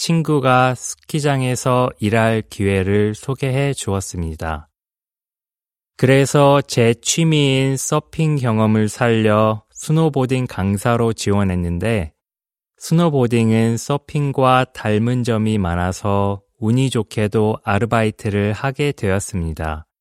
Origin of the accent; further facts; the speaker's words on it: Queensland, Australia; Korean is a second language; now in South Korea; 저는 퀸즐랜드에서 자라면서 눈을 본 적이 한 번도 없습니다.